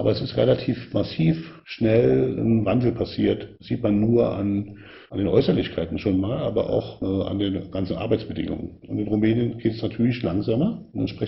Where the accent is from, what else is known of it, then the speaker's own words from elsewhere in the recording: Berlin, Germany; ich komme ja aus Ost-Berlin